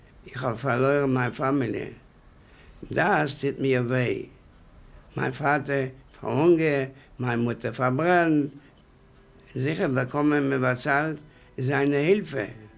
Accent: Łódź, Łódź Voivodeship, Poland; born there; Ich bin in Lodz geboren, den 22. Oktober 1917.

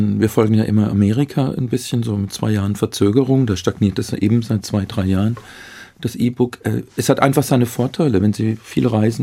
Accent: Switzerland; Ich bin in der Nähe von Basel aufgewachsen

